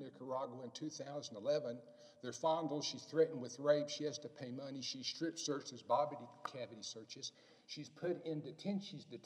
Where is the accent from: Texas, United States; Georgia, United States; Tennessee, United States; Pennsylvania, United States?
Texas, United States; Marfa; from Marfa, Texas.